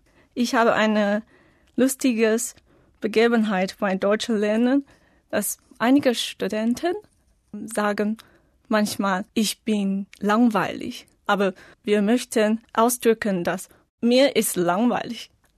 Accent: Taiwan; German is a second language; Ich komme aus Taiwan. Ich bin im Jahr 1990 geboren. Ich bin jetzt eine Studentin.

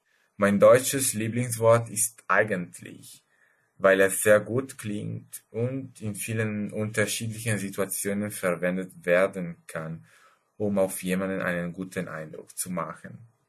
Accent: Lombardy, Italy; German is a second language; Ich komme aus Italien und wohne in einem kleinen Dorf, das ziemlich in der Nähe von Mailand liegt. Ich bin 1986 geboren.

